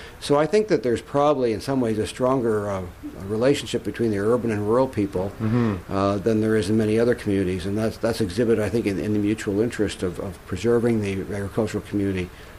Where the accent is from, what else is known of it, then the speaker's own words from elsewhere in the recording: Elmira, Ontario, Canada; also born or lived in Kitchener; I live in Elmira. I was born in Kitchener but raised in Elmira and have continued to live there all my life. But I really come out of a farming background of family.